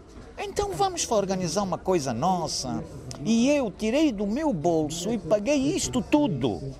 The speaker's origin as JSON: {"language": "Portuguese", "country": "Angola", "said": "eu sou angolano de gema"}